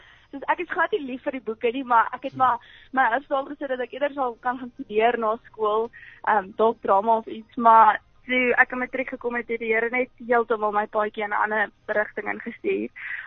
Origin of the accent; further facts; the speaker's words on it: North West, South Africa; Okay, so ek kom van Terugens af. Dis 'n baie klein stewige dorpie in die Noordwes.